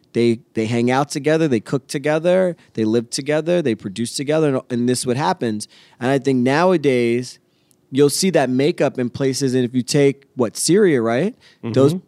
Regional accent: Pennsylvania, United States; No, yeah, and you know, I grew up in the Poconos.

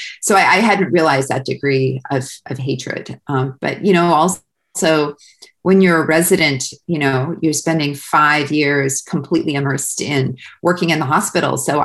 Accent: Winnipeg, Manitoba, Canada; I'm from Winnipeg.

